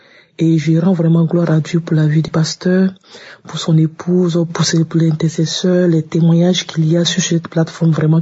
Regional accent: Côte d’Ivoire; now in France; je suis une Ivoirienne vivant en France.

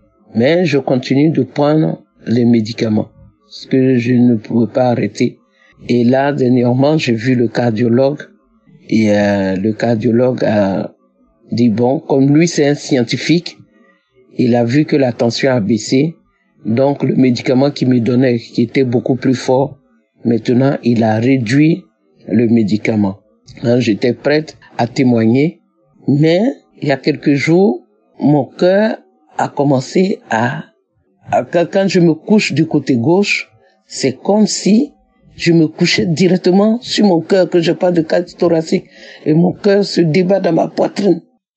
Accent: Côte d’Ivoire; now in France; Je suis une Ivoirienne vivant en France. J'ai 65 ans.

